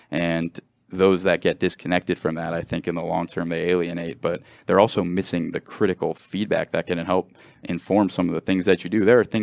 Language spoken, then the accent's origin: English; Cincinnati, Ohio, United States; I think that one thing about this that has been unique in my journey is I grew up in Cincinnati.